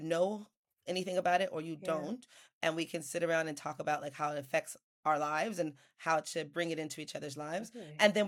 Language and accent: English; California, United States; I mean, I'm from California. I've always roller skated down by the beach.